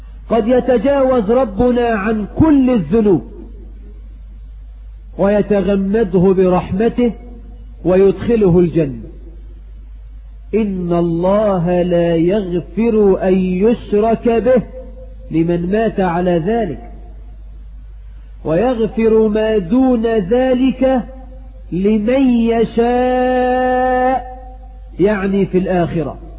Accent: Egypt; اجعل بلدنا مصر آمنة مطمئنة سخاء رخاء

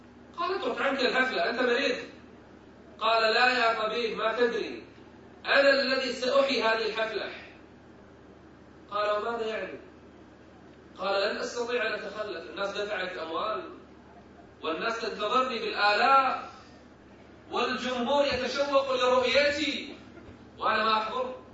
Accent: Kuwait; في أحد المساجد عندنا بالكويت

